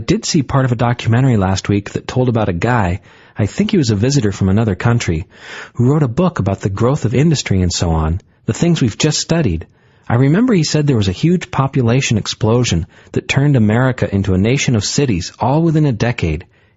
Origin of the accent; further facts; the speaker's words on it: Brooklyn, New York, United States; I'm from Brooklyn, and it's definitely different from the rest